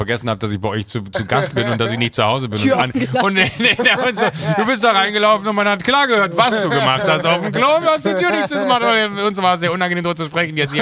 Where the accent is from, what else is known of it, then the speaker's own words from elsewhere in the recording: Rhineland, Germany; passiert mir auch manchmal als Rheinländer.